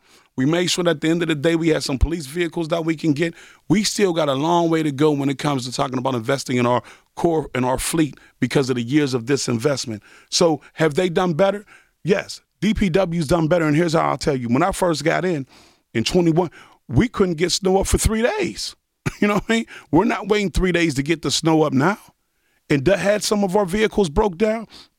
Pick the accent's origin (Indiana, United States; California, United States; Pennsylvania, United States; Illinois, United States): Pennsylvania, United States; Pittsburgh; born there; My family's from the Hill. I was born on Lawn Street in Oakland. You know, we was the second black family.